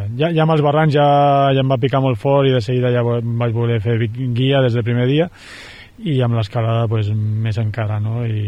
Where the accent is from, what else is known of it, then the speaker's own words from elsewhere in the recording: Sentmenat, Catalonia, Spain; des de ja el meu poble quan ja tenia 14 anys m'escapava i sortia de Sentmenat a Sabadell fent autostop